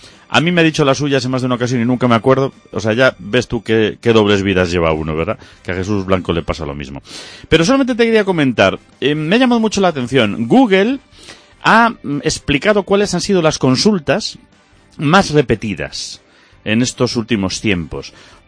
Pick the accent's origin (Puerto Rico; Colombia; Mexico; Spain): Spain; cómo se nota que somos solidarios los españoles